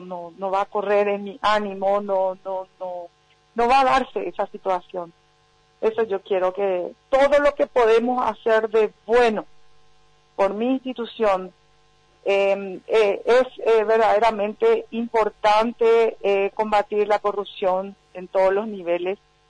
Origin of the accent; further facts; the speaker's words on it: Paraguay; yo vengo de Amambay.